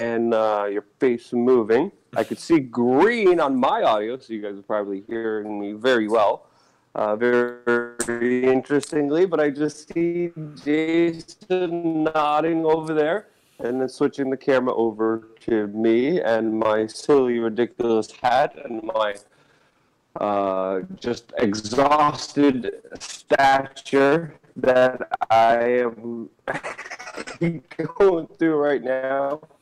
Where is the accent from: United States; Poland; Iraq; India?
Poland; I am born and raised in Poland